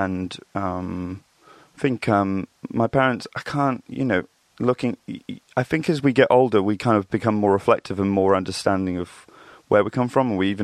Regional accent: Reading, South East England, United Kingdom; I grew up in Reading, Berkshire, which I've kind of always thought is kind of a little bit of, it's kind of everywhere and nowhere at the same time. It looks like any other town, suburban town

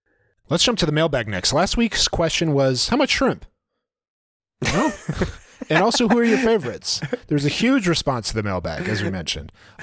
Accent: Maryland, United States; Remember, I'm from Maryland, and shrimp is a big deal here.

